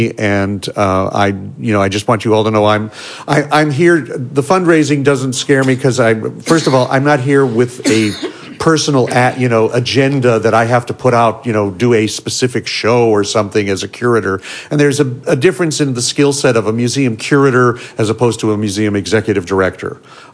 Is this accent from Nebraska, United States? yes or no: no; Chicago, Illinois, United States; I grew up in Chicago, so I the first baseball game I ever saw in my life was at Wrigley Field. So I'm an old cubby.